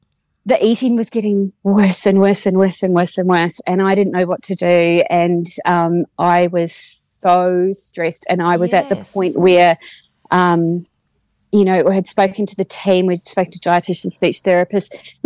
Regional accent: Australia; also born or lived in New Zealand; But other than that, I'm fully Australian. So we moved back. So we've got citizens, the kids got citizenship, and we moved back here

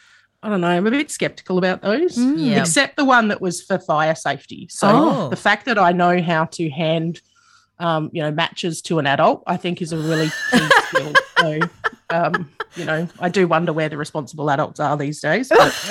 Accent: Adelaide, South Australia, Australia; I grew up in the suburbs of Adelaide.

